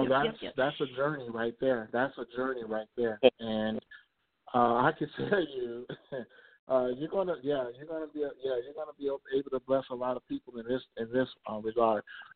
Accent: Chicago, Illinois, United States; now in Houston, United States; I'm from Chicago originally, moved here to Houston, Texas. It's a little bit about my background.

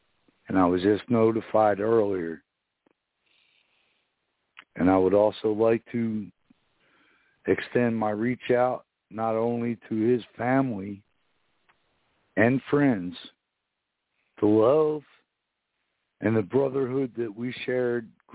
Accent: New Jersey, United States; my friends from my hometown of New Jersey

